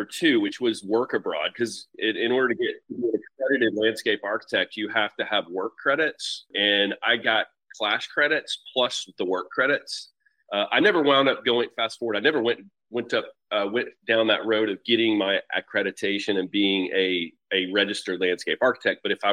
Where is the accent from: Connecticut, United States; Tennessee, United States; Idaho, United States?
Tennessee, United States; Memphis; But anyway, we grew up in Memphis with not a lot of money. My dad was very thrifty, very frugal, and we saved, credit to him, we saved our money for experiences, not things.